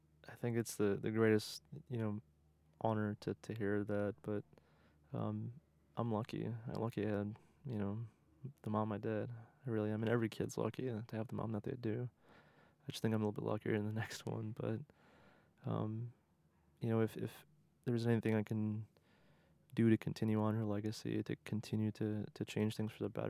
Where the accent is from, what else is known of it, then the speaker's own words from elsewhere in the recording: Midwest, United States; Having been a Midwestern boy. I did learn to say y'all, and I still drop it from time to time.